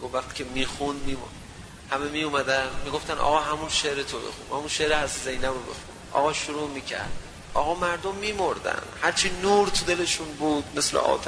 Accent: Afghanistan; از افغانستان اومدیم گفتیم میریم سمت ایران، از ایران پرواز میکنیم میریم اروپا و اینا، اومدیم و با ماشین سوار شدیم لبه مرز، اومدیم خراسان، رفتیم مشهد

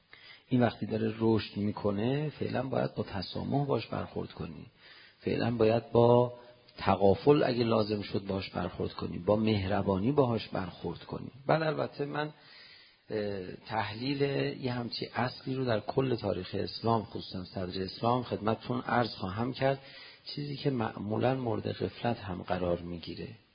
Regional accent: Iran; پرسید شما اهل کجا هستی؟ گفتم ایران. و چه مذهبی داری؟ شیعه.

